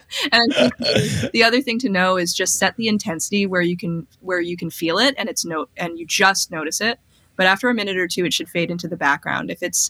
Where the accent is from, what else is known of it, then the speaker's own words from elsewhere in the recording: New York, United States; you know, I'm from New York and I'm very skeptical.